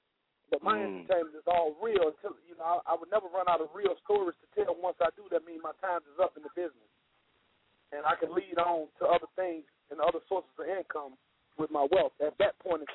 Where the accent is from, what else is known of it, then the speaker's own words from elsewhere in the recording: Leland, United States; is like a gift and a present for my hometown. Like, I truly apologize for leaving y'all.